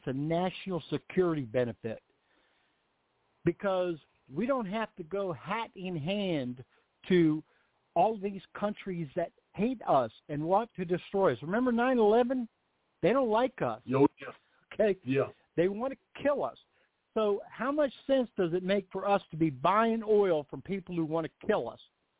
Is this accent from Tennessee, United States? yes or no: no; Virginia, United States; Growing up in Northern Virginia, there were only four times that my entire family got together every year.